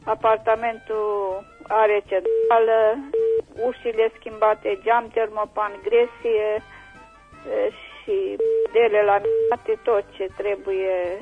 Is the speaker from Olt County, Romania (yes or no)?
no; Reșița, Caraș-Severin, Romania; sunt din Reșița și revin cu anunțul.